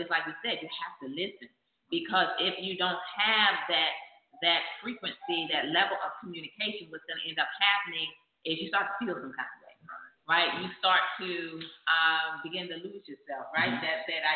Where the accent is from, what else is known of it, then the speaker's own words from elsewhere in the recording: New Jersey, United States; I'm from New Jersey. Jersey girl out here in the country.